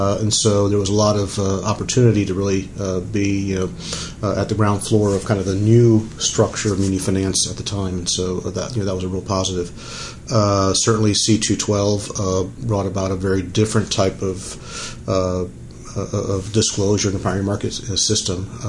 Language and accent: English; Miami, Florida, United States; also born or lived in Chicago; Lived there till I was five and then moved to Miami.